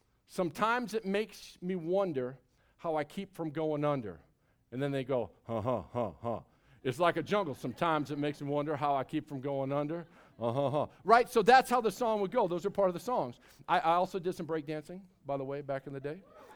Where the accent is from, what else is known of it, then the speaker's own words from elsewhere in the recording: Mount Vernon, Illinois, United States; Well, I grew up in Mount Vernon, Illinois, back in the 1980s.